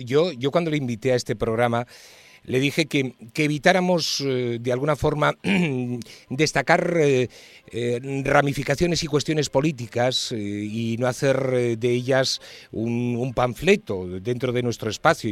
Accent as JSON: {"language": "Spanish", "region": "Asturias", "country": "Spain", "said": "Que le iba a decir que yo soy asturiano, ¿eh?"}